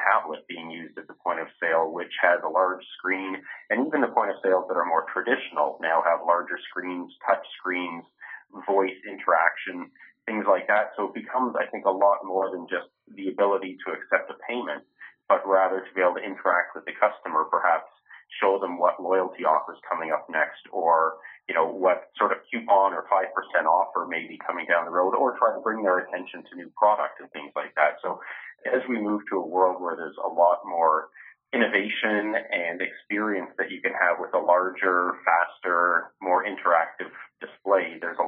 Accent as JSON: {"language": "English", "country": "Canada", "said": "I get to Canada a fair bit because it's my home country, actually."}